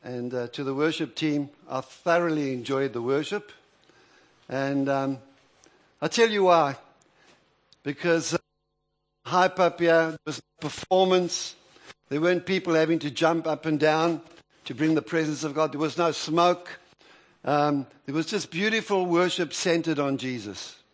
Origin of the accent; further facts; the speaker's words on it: South Africa; We're originally from South Africa. I see we've got some other African brothers and sisters here.